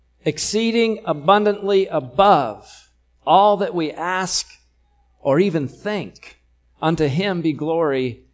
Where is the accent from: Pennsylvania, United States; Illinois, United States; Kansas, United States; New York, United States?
New York, United States; And, you know, I'm from Western New York, where fall is a thing.